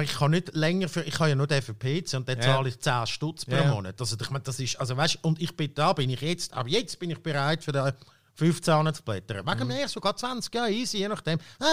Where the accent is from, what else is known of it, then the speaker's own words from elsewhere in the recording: Baden, Aargau, Switzerland; Klar, in der als Badener kann ich noch stolz darauf sein